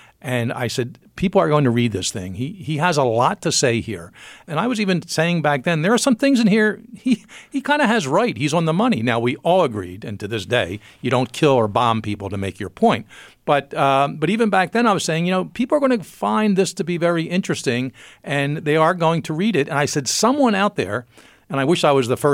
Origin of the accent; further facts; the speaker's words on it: Philadelphia, Pennsylvania, United States; And I said, actually, no, I'm from Philly. But then it hit me, darn, I think we do say water in Philly